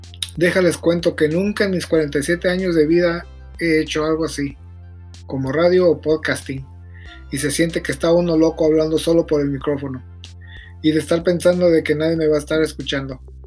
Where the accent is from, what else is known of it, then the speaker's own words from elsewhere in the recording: California, United States; soy mexicano y nacido en Baja California Norte. Crecí en el sur de California.